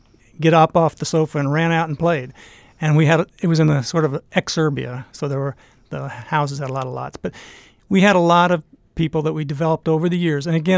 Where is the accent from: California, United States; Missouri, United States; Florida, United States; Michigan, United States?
Missouri, United States; Kansas City; Kansas City.